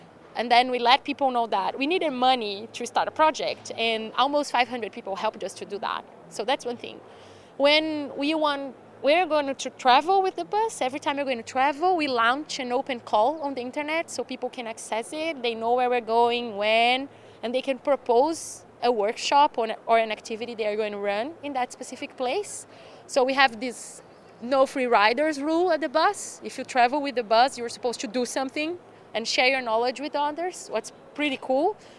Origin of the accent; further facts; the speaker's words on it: Brazil; I am from Brazil